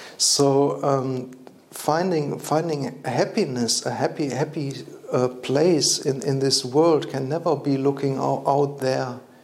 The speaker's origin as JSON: {"language": "English", "country": "Germany", "said": "I'm from Germany"}